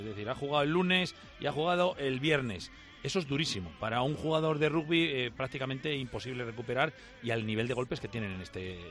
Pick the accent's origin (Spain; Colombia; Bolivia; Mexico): Spain; Valladolid, Castile and León; los dos de Valladolid, que somos vallisoletanos